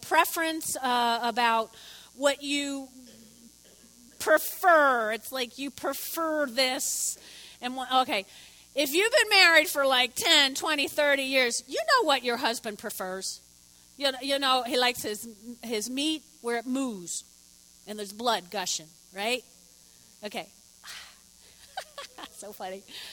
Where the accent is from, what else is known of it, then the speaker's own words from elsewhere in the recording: New Jersey, United States; When I grew up in North Jersey, until my parents remodeled this bathroom, we had one of those claw and ball bathtubs